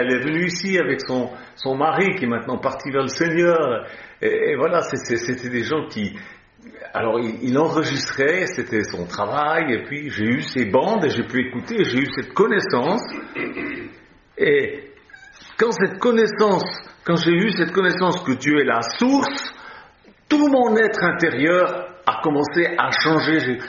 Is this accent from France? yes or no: no; Switzerland; j'étais sous les drapeaux au service militaire en Suisse. J'ai fait l'armée en Suisse. Parce que je suis suisse.